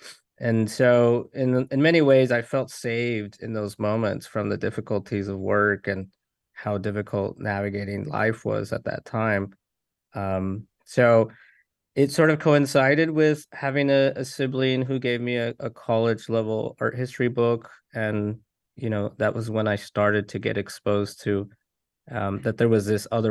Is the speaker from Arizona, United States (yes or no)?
no; Idaho, United States; I grew up in Owyhee County. And I spent a lot of my youth and young adult life in the Owyhees.